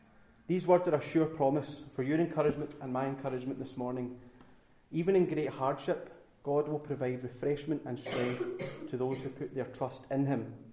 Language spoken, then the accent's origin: English; Glasgow, Scotland, United Kingdom; I was born and brought up in Glasgow, and would have had no problem getting myself around the city